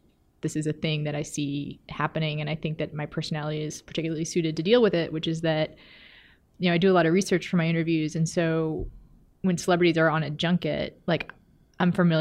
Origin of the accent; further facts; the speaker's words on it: Texas, United States; And I'm from Texas and I know what that is